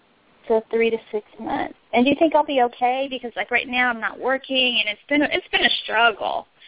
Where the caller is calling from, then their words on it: Arkansas, United States; from Arkansas.